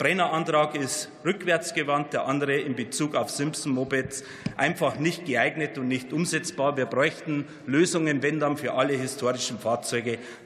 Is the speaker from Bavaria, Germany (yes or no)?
yes; Bayerbach, Bavaria, Germany; Verein historischer Fahrzeuge Bayerbach in meinem Heimatort